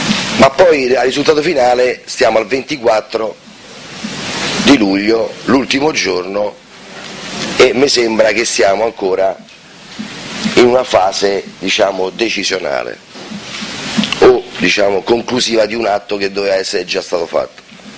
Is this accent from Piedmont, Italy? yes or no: no; Rome, Lazio, Italy; io sono di Capannelle